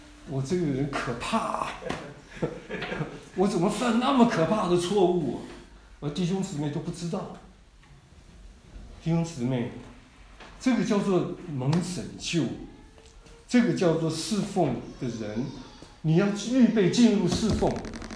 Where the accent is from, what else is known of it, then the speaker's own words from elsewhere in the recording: Taiwan; 我在台湾长大，我读高中的时候从我们乡下到台北去读书